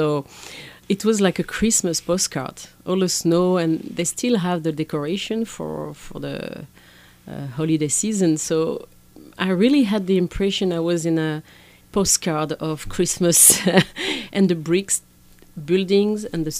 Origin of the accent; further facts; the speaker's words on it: West France, France; English is a second language; No, I grew up on the Atlantic coast, on the seaside, on a very touristic place in summer, but very inhabitant. not so many people in the winter.